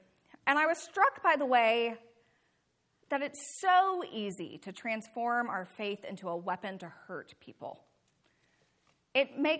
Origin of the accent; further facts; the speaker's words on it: Alabama, United States; I am from Alabama. I am an Alabama football fan.